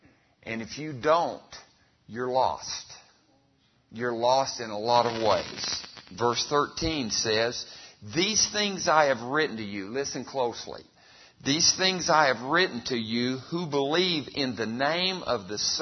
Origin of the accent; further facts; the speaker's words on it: Artesia, New Mexico, United States; I grew up over in Artesia, New Mexico, a little town over there in southeast New Mexico.